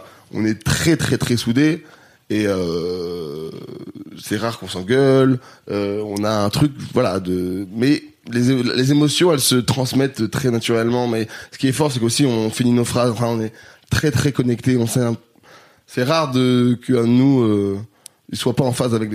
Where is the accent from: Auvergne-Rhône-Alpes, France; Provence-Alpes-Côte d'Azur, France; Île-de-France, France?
Auvergne-Rhône-Alpes, France; Grenoble; J'ai grandi à Grenoble